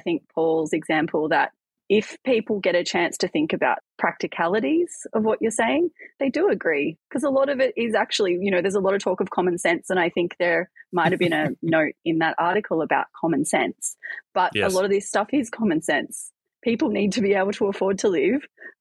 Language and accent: English; Brisbane, Queensland, Australia; I'm from Brisbane.